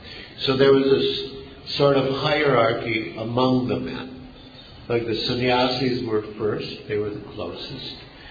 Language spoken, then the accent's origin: English; Chicago, Illinois, United States; I'm from Chicago, and so my parents, I hardly visit home.